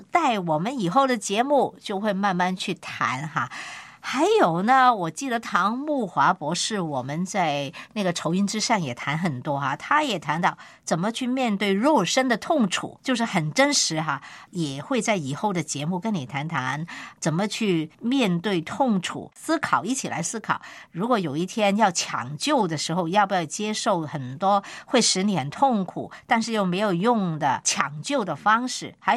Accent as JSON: {"language": "Chinese", "country": "Hong Kong", "said": "还有我们香港人呢"}